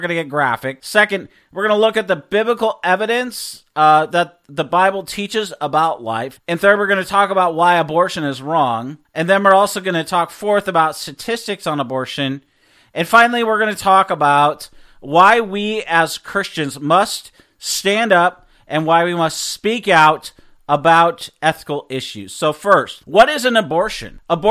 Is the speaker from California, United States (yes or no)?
no; Seattle, Washington, United States; I grew up in Seattle, which is strongly pro-choice.